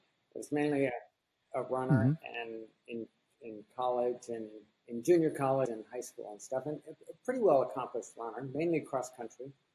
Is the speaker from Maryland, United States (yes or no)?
yes; Bethesda, Maryland, United States; also born or lived in Taiwan; So I was born in Taiwan, and in between these trips to different countries, we would live in Bethesda, Maryland, because it was close to Washington, D.C., the headquarters for the State Department. And we'd be in Maryland for a couple years and then would go for 3 or 4 years overseas.